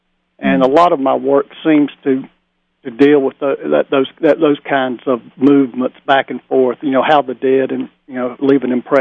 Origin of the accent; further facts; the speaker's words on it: North Carolina, United States; But I think what I found growing up in the North Carolina mountains was that the language can be very beautiful and lyrical at times.